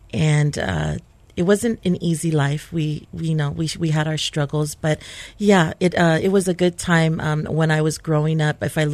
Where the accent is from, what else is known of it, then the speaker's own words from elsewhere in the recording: Long Beach, California, United States; I was raised in Long Beach, California.